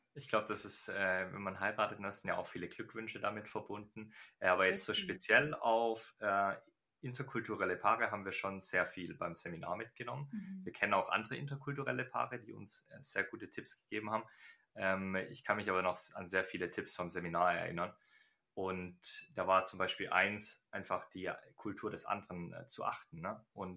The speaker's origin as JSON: {"language": "German", "country": "Germany", "said": "für mich als Deutscher war das völlig selbstverständlich"}